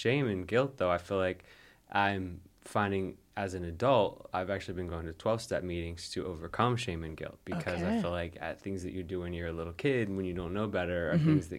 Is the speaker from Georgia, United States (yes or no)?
yes; Georgia, United States; I grew up in Georgia, so not so far away.